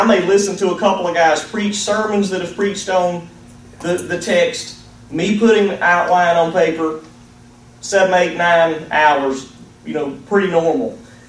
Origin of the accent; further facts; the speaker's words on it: Alabama, United States; I'm from Alabama. Everybody knows we can't talk real well.